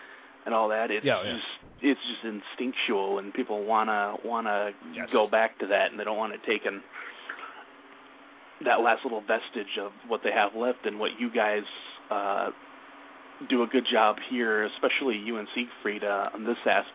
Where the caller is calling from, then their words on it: Michigan, United States; from Michigan.